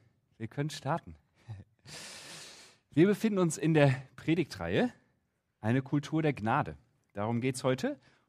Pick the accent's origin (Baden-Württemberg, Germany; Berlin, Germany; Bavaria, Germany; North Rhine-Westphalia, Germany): North Rhine-Westphalia, Germany; Wuppertal; Ich habe die in Wuppertal gemacht, wo ich herkomme. Wuppertal ist ein Ort mit sehr vielen Bergen.